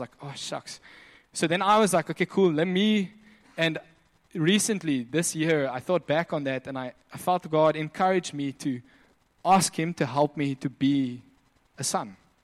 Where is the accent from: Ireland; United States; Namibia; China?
Namibia; we grew up in Namibia